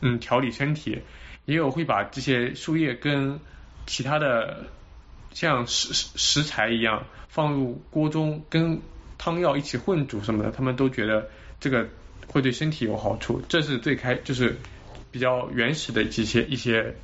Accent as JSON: {"language": "Chinese", "region": "Jiangnan", "country": "China", "said": "以前我们江南那边好像"}